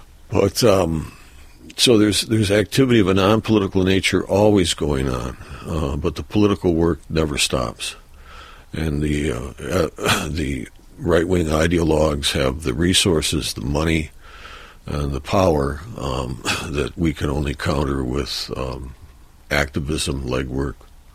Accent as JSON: {"language": "English", "town": "Detroit", "region": "Michigan", "country": "United States", "tie": "born or raised there", "said": "Yeah, quite frankly, I grew up in Detroit, but I grew up in a white neighborhood. I went to a private high school."}